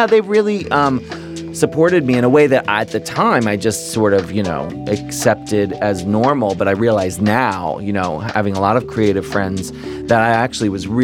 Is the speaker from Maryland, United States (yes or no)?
yes; Annapolis, Maryland, United States; growing up in Maryland, and being raised in a very Catholic school environment and growing up in Annapolis, I felt like an outsider